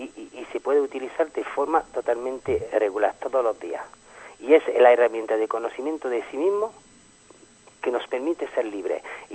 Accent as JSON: {"language": "Spanish", "town": "Paris", "region": "Île-de-France", "country": "France", "second_language": "Spanish", "said": "que vengo yo de París y que no se encuentra lo que tenéis vosotros"}